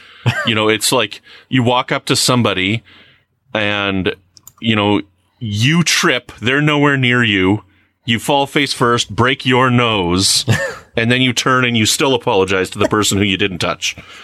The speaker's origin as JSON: {"language": "English", "country": "Canada", "said": "Yeah, I am Canadian Borg."}